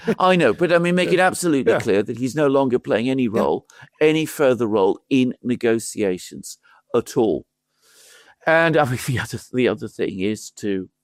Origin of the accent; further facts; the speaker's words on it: United Kingdom; As a British person